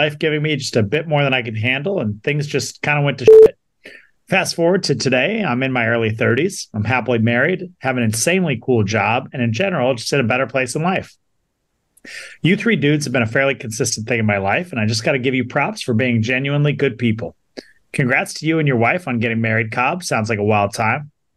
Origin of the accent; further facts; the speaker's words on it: Ireland; As an Irishman, I don't touch garlic fries.